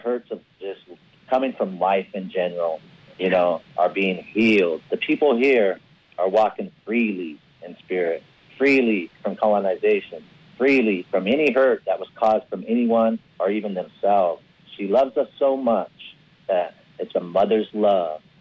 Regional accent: Hoopa, California, United States; I come from the Natinawe people, Hoopa, California.

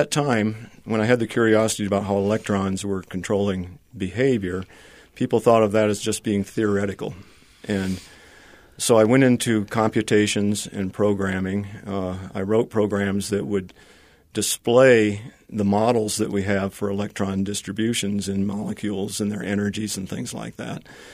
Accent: Midwest, United States; I grew up in the Midwest, but I always liked to explore, and I was always very curious about things.

